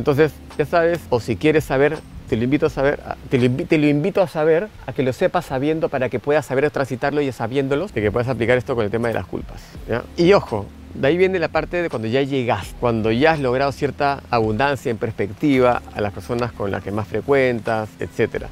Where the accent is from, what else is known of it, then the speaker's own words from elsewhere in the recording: Peru; moved away; en mi país, Perú, hacer terapia es... ¡Ay, no te van, te van a medicar! Así de ignorantes somos en mi querido país sobre el tema de la terapia.